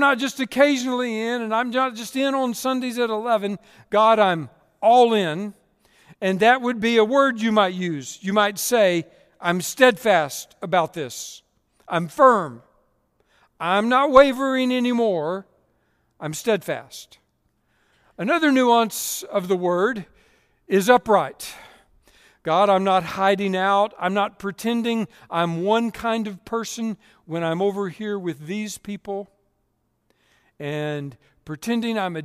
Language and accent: English; Texas, United States; So growing up in Central Texas, I was never, ever, ever on boats.